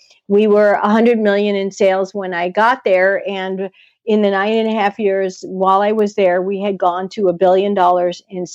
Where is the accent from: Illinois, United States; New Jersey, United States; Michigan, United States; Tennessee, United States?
Illinois, United States; Chicago; with a shirt signed by all of the Bears growing up in Chicago.